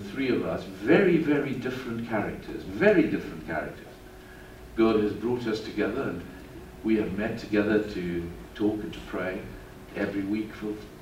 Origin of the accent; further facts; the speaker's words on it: South Africa; I was brought up in South Africa.